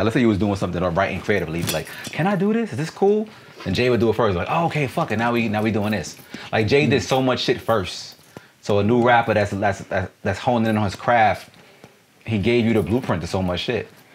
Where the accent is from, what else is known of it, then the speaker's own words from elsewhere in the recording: Jamaica; Like, I'm Jamaican.